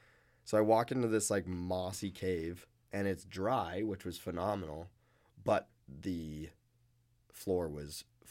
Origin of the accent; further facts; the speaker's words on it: Vancouver, British Columbia, Canada; Like, we're from Vancouver. I think I'm pretty used to rain